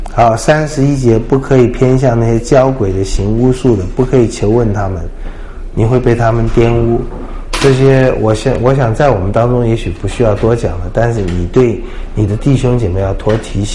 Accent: China; 白发人要尊敬，我们中国人是敬老的啦

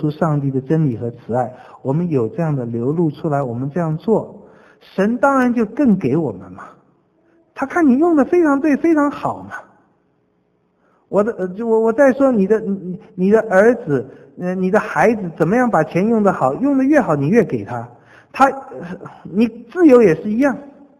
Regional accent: China; 事实上乌鸦叼饼我们中国人也不信那一套

